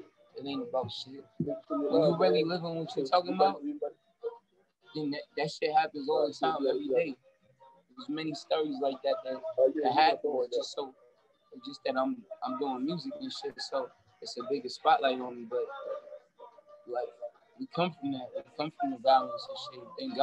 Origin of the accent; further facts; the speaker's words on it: Brooklyn, New York, United States; Like, I'm from Brooklyn, so I really know what's up.